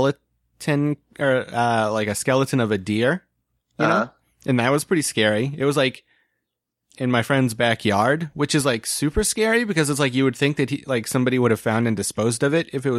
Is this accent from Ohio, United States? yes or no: yes; Dayton, Ohio, United States; It was all over my Facebook, but it might just be because I'm from Dayton.